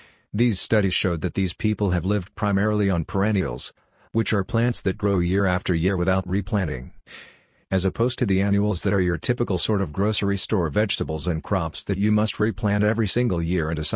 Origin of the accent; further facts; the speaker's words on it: New Hampshire, United States; I grew up in New Hampshire, so I had to live through New Hampshire winters